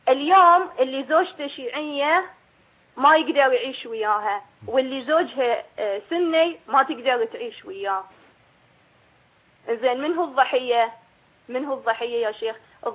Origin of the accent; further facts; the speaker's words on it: Bahrain; أنا بنت الديرة وهاي ديرتي